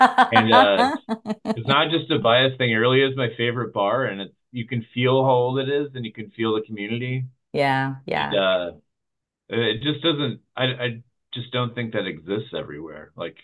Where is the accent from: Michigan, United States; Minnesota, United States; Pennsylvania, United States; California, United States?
Minnesota, United States; Minneapolis; I'm from Minneapolis, Minnesota.